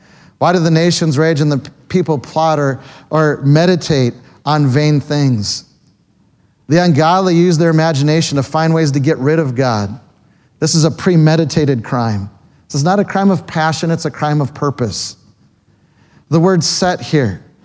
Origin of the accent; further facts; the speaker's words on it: Canada; I come down from Canada.